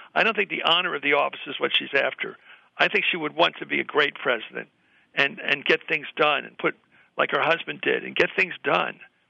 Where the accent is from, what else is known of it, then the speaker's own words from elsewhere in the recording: Pennsylvania, United States; I think Corbett of my home state is in big trouble.